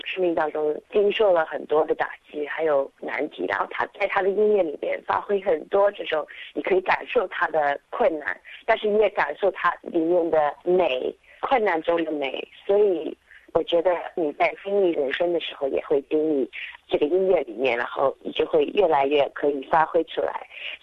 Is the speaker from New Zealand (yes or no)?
yes; New Zealand; moved away as an adult; also born or lived in Shanghai, China / Melbourne, Australia; 我是在上海出生的，5岁和爸爸妈妈去新西兰，新西兰长大，然后我在新西兰读了音乐，在奥克兰大学，然后在21岁的时候我搬到墨尔本